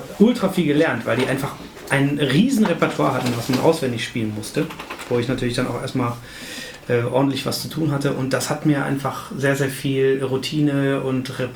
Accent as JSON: {"language": "German", "town": "Essen", "region": "North Rhine-Westphalia", "country": "Germany", "said": "ich komme aus Essen, also ich habe hier in Essen auch allgegenwärtigen"}